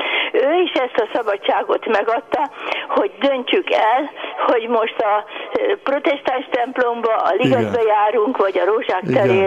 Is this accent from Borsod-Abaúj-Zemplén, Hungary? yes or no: no; Budapest, Hungary; Én benszülött pesti ember vagyok